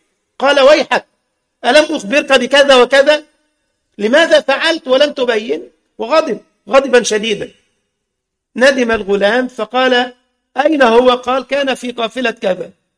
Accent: Egypt; ودلوقتي بقى البيع بالفهلوه كما يقال عندنا في مصر

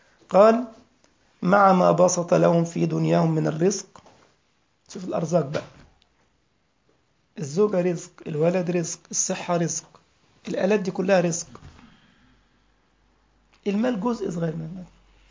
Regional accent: Egypt; now in Germany; أذكر والله يا إخوة لما أول لما دخلنا التليفون الأرضي في البيت في مصر

